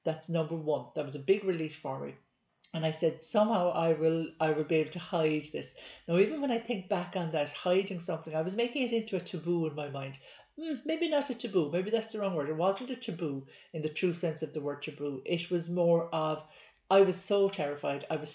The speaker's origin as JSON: {"language": "English", "region": "Munster", "country": "Ireland", "said": "I'm actually based in Ireland. I'm Irish, and I am down in a county called Cork."}